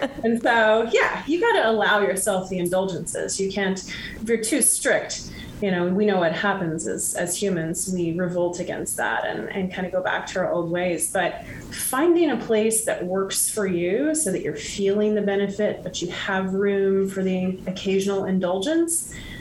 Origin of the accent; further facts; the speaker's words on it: Midwest, United States; And so I grew up in the Midwest and on a farm of sorts that we would have cows put on our land.